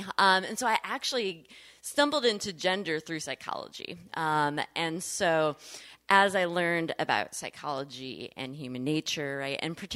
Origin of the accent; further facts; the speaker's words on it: Grand Rapids, Michigan, United States; I grew up in the Grand Rapids area, right? Grew up in the Reformed Church of America. Church was a really big part of my life.